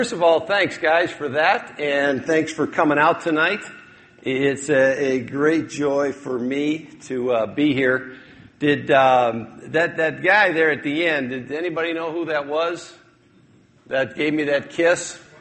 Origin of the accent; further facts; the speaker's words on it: Detroit, Michigan, United States; I grew up in Detroit, signed with the California Angels.